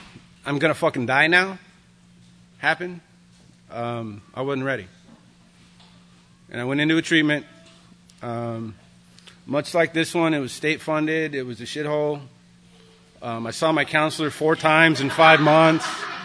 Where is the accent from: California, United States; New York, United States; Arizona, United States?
California, United States; So I'm from California.